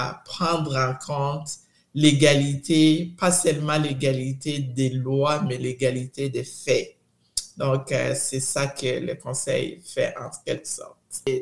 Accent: DR Congo; mon parcours comme femme noire d'ici. Venant d'ailleurs, je viens de la République démocratique du Congo.

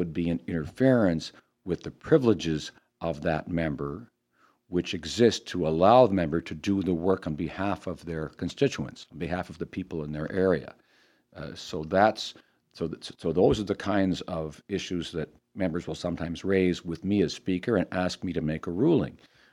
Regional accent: Canada; People, I think, feel very strongly pride in being Canadian. They appreciate the role that our armed forces have played as peacekeepers

